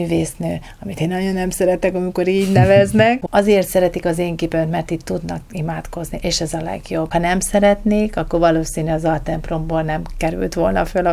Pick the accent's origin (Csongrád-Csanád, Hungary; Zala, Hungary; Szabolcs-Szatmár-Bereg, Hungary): Csongrád-Csanád, Hungary; Szeged; born there; ahol én élek, és ahova születtem Szegeden